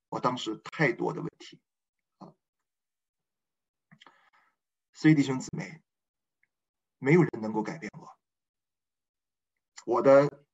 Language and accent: Chinese; Yantai, Shandong, China; 我不是青岛人，我是烟台人，我山东烟台人。